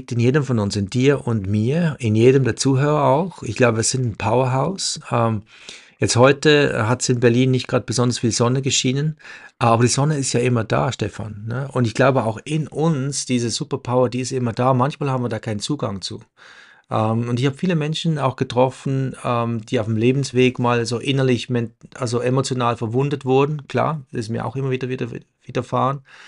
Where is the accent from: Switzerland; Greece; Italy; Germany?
Switzerland; Es war ein kleines Dorf, wo ich aufgewachsen bin, im ländlichen Teil der Schweiz.